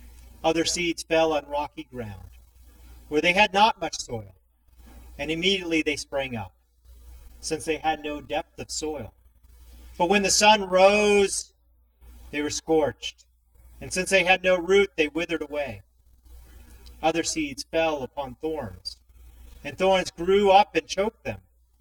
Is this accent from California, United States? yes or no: yes; Los Angeles, California, United States; My parents grew up on a farm, but I did not. I grew up in Los Angeles.